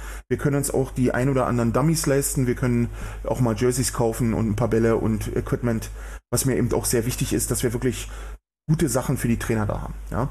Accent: Berlin, Germany; wenn ich das mal so als Berliner sagen darf.

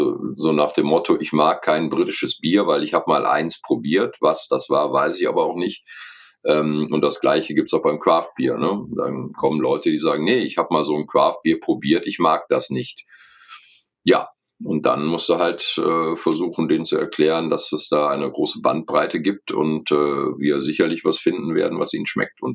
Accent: North Rhine-Westphalia, Germany; Ich bezeichne mich immer als Rheinländer, um diese Problematik ein wenig zu umgehen. Tatsache ist, dass ich sehr jung war, als ich von Düsseldorf weg bin und dann nach Ratingen tatsächlich, nicht nach Düsseldorf, also als ich aus Köln weg bin.

